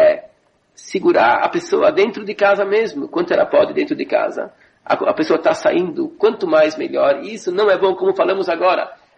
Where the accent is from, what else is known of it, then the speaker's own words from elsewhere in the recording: Brazil; moved away; Quer dizer, ele sabia de onde que eu venho, do Brasil, da casa, que nunca me faltou nada, né?